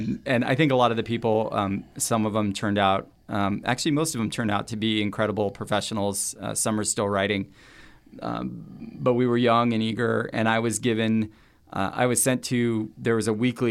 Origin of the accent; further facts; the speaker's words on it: Bakersfield, California, United States; also born or lived in Mountain View, United States / Northern Marin County, United States; I was born in the Bay Area in Mountain View. My family moved to the Central Valley to Bakersfield when I was about two, and I grew up there till I was 14, till the end of junior high, and then we moved back to the Bay Area to Northern Marin County